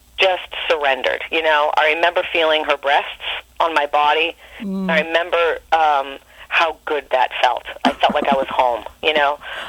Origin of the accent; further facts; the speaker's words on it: Ipswich, Massachusetts, United States; And so I got accepted and I went, and I commuted because I grew up in Ipswich.